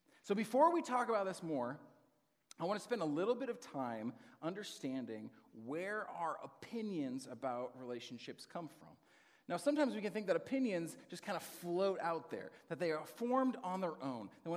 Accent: New England, United States; especially I grew up in New England, but we don't have to talk about that.

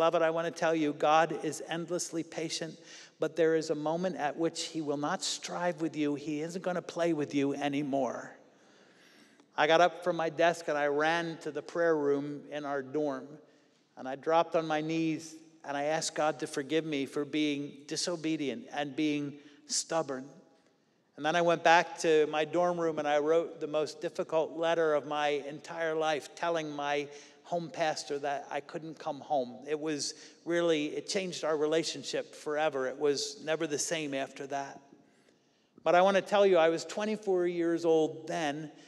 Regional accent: Philadelphia, Pennsylvania, United States; One was in Maine, central Maine, and one was in Florida. I'm from Philly. I love Florida. I love the warmth. I hate the winter.

